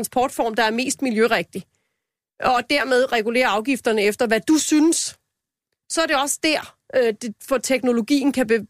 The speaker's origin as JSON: {"language": "Danish", "town": "Lyngby", "region": "Capital Region of Denmark", "country": "Denmark", "said": "nu er jeg jo fra Lyngby-Taarbæk Kommune"}